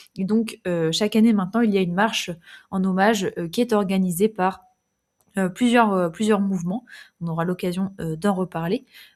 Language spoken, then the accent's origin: French; France; on a assez bien senti en tant que Français